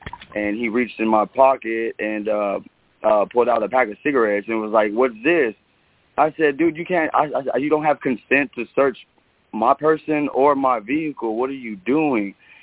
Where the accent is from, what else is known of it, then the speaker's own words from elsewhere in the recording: Houston, Texas, United States; But I'm out of Houston. I'm from Houston, and I've dealt with.